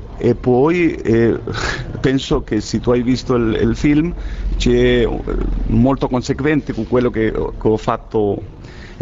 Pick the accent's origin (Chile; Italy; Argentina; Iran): Chile; Italian is a second language; io non parlo così bene italiano perché vengo da Cile